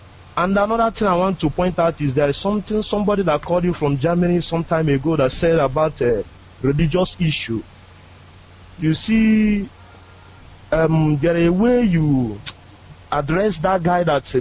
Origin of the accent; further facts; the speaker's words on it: Ikeduru, Imo, Nigeria; now in Mumbai, India; I'm calling from Mumbai, India.